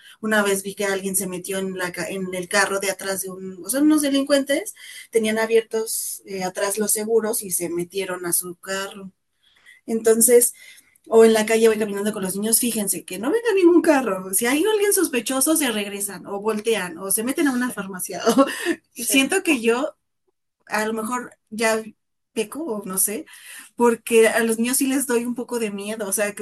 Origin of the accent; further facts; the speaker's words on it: Ecatepec, State of Mexico, Mexico; con mucha delincuencia. Un tiempo viví en mi infancia en Ecatepec.